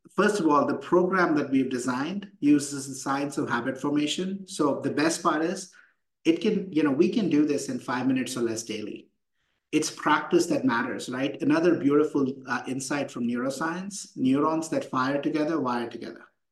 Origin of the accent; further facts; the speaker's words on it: India; I grew up in India. I'm an engineer.